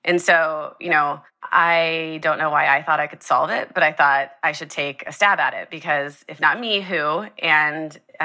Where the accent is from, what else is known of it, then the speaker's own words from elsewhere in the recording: Columbus, Ohio, United States; I grew up in Columbus, Ohio. My parents were first-generation college graduates.